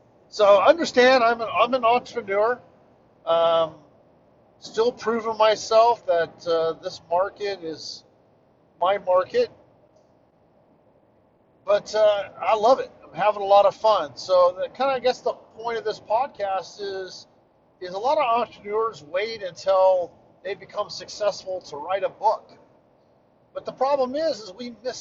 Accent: Wichita, Kansas, United States; born there; I was born in the Midwest, originally born in Wichita, Kansas, where we still have family out. Actually, we still have a family farm. Moved around quite a bit.

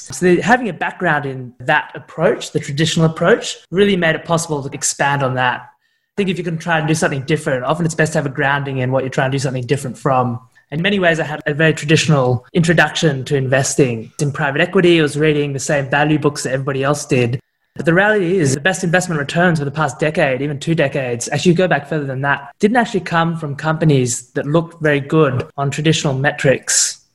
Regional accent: Sydney, New South Wales, Australia; moved away as an adult; also born or lived in United Kingdom; So my background is I grew up in Sydney, Australia.

